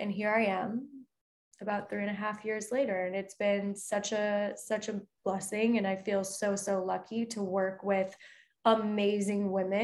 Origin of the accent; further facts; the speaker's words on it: Michigan, United States; moved away as an adult; I moved from Michigan and I was 18 years old and I was full-time at NYU for musical theater.